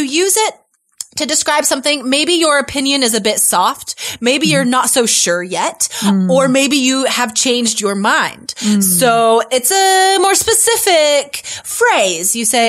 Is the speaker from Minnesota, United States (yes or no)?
no; Nevada, United States; I'm from Nevada. Lindsay's from New Hampshire.